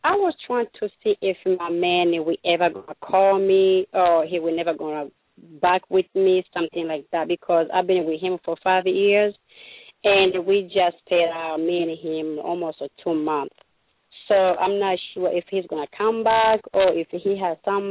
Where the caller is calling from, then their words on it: Columbus, Ohio, United States; I'm calling from Columbus.